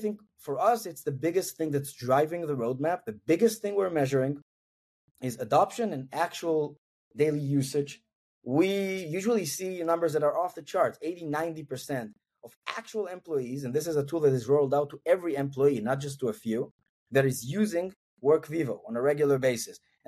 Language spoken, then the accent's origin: English; Israel; now in Europe; I'm originally like from Israel. I grew up in Israel.